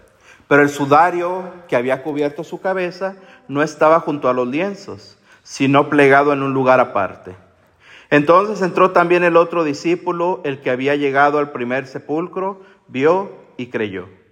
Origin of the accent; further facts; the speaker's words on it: Texas, United States; now in New York, United States; no solamente aquí en Nueva York, no solamente en Texas, de donde vengo yo